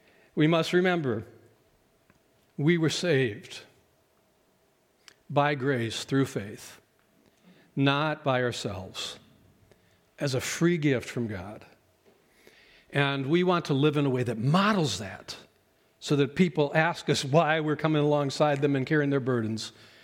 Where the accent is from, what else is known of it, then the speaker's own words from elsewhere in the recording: Colorado, United States; also born or lived in North Dakota; It's not as bad as here as it was when I was a pastor in North Dakota or when I was growing up in Colorado.